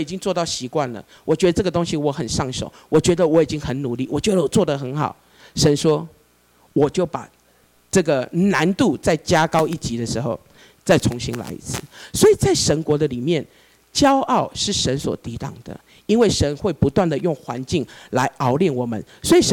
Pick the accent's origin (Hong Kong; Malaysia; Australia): Hong Kong; now in Taichung, Taiwan; 我从香港来到台中以后